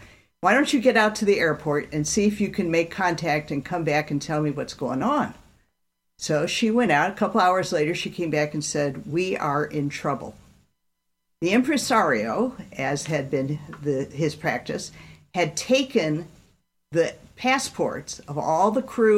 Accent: Detroit, Michigan, United States; we need representatives from the Midwest. I grew up in Detroit.

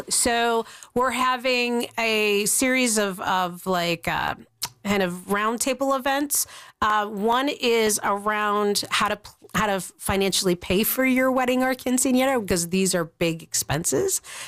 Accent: Ireland; so he is Scottish and I am Irish and he's also German and I am also Slovakian.

